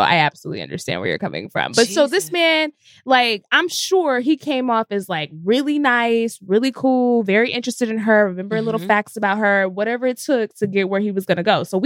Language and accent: English; Frisco, Texas, United States; I'm from Dallas, Texas. Like Frisco, to be